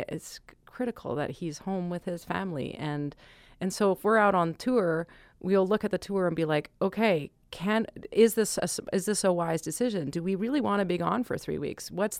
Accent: Canada; And that's just part of being a Canadian touring artist.

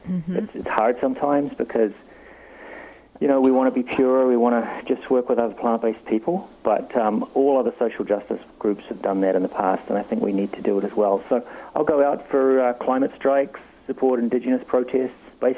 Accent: New Zealand; moved away; I moved over from New Zealand over 20 years ago. I just came for 3 months of work, and like Gilligan, I'm still here.

